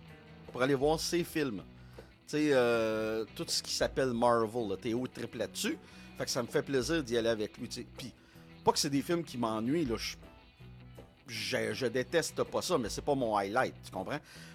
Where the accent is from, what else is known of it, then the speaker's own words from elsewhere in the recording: Quebec, Canada; Là, ici, nous, comme on est en retard, ben là, c'est normal, on est des Québécois.